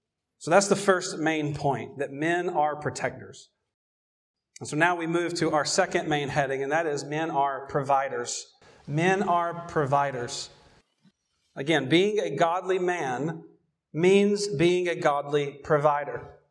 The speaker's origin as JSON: {"language": "English", "region": "Georgia", "country": "United States", "moved": "yes", "lives_now": "California, United States", "said": "Obviously, my accent remains here to some degree, but it's not nearly what it was 15 years ago. And I didn't do anything intentionally to change that. I certainly didn't try to lose it. And so I leave Georgia, go to California."}